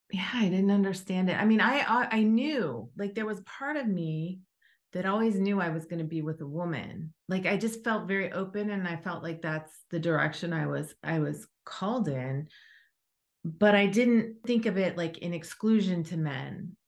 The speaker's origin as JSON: {"language": "English", "town": "Cincinnati", "region": "Ohio", "country": "United States", "tie": "born or raised there", "said": "I grew up in Cincinnati, Ohio, And I was on a camping trip by myself at that time."}